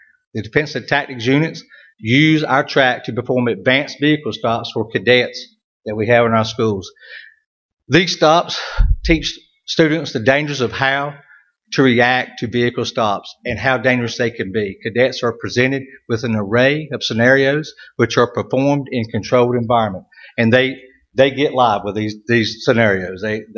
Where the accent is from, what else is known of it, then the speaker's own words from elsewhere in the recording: United States; I'd say it real slow. I'm from Wayne County. It gets jumbled up.